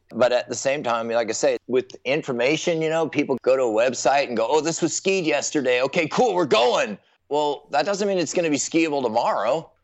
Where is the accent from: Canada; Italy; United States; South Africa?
United States; California; being a Californian mountaineer, we had plenty of Californian skiers breaking tracks for us in the years prior to us.